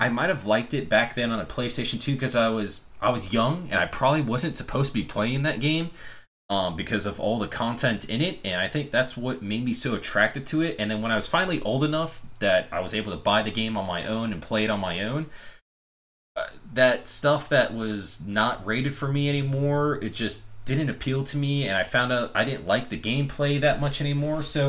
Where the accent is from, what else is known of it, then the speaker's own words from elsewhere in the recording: Florida, United States; I think it was probably because I was from Florida and it resembled Miami